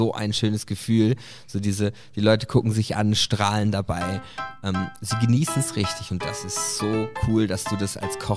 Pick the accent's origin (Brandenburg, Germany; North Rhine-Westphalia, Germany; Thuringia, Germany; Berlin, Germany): North Rhine-Westphalia, Germany; now in Switzerland; Genau, gebürtig aus dem Sauerland, tatsächlich. Dort aufgewachsen im elterlichen Betrieb, auch ein kleines Familienhotel, und von da aus dann hat es mich in die Schweiz verschlagen.